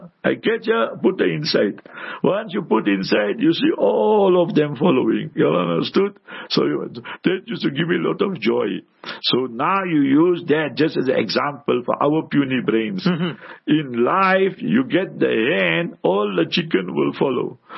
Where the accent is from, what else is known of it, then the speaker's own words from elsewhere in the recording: Heidelberg, Gauteng, South Africa; So I was born in the African location. You understood? In Heidelberg, our shop, our house, and surrounded by the Africans and that.